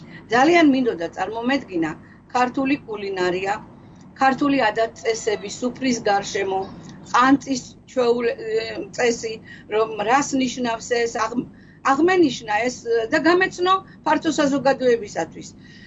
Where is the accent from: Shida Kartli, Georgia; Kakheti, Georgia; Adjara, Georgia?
Shida Kartli, Georgia; Surami; also born or lived in Kalagori; მე დავიბადე საქართველოში, ქალაგორში, გავიზარდე სურამში, დიდი ხელოვანი მომღერალი